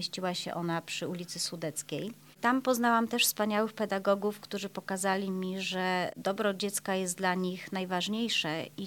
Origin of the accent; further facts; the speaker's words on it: Jelenia Góra, Lower Silesian Voivodeship, Poland; born there; Tak, rodzice moi są jeleniogórzaniami, urodzili się tutaj w Jeleniej Górze. Ja też urodziłam się w Jeleniej Górze, no ale dziadki ze strony taty i ze strony mamy przyjechali z różnych stron kraju. Dziadek od strony mojego taty przyjechał z Białorusi.